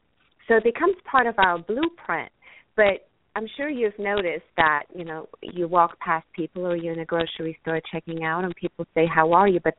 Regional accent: Germany; English is a second language; moved away as an adult; now in United States; originally, 15 years ago, I decided to actually move to the United States, which I'm originally from Germany, Europe

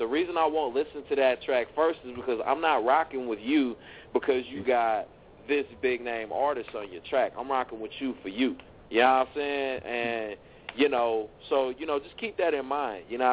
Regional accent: Indiana, United States; We got Indiana. That's my hometown, my home state.

